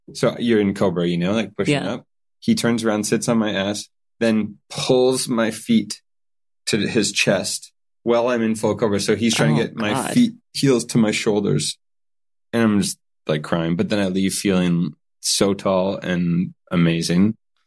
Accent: Canada; No, I'm from Canada.

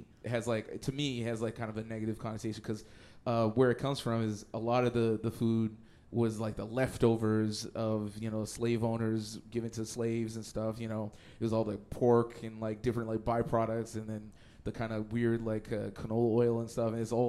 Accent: Edmonton, Alberta, Canada; I'm from Edmonton originally

